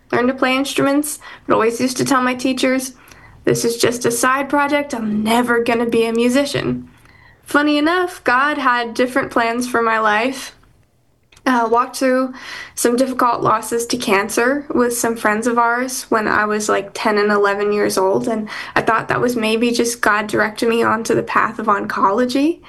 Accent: Delaware, United States; now in Nashville, United States; I was born and raised in Delaware, so I am kind of an East Coast girly at heart, even though that's not something I love to say in Nashville.

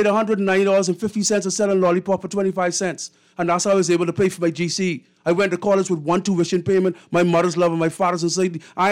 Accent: Nassau, New Providence, Bahamas; I grew up on Ida Street, one of the most dangerous areas in Nassau.

